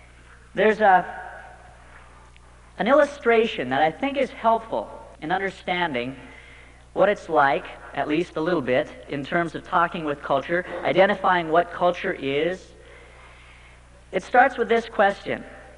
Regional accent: Muddy Cluster, Montana, United States; And I come from Muddy Cluster. Now, Lame Deer's the big town. That's 1,500 people. That's 4.5 miles east of us.

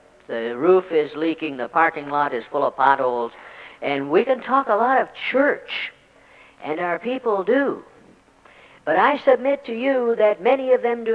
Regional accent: Detroit, Michigan, United States; I'm from Detroit, 21 years

